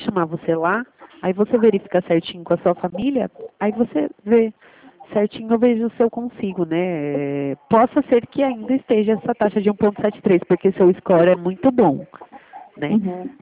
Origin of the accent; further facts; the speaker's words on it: Itu, São Paulo, Brazil; Eu falo daqui da cidade de Itu.